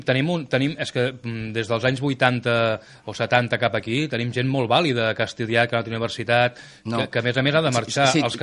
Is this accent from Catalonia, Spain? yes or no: yes; Catalonia, Spain; no crec que sigui el model que estem buscant, o que jo buscaria com a català